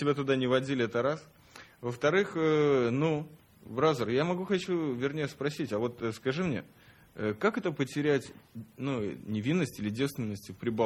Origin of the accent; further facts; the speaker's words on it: Jerusalem, Jerusalem District, Israel; я вот тебе скажу, бразер, мы как оба из Джеруса